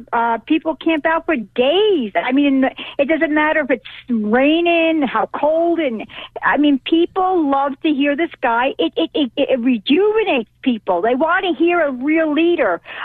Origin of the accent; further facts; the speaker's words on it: Statesville, North Carolina, United States; I'm originally from Statesville, North Carolina, but we left last night.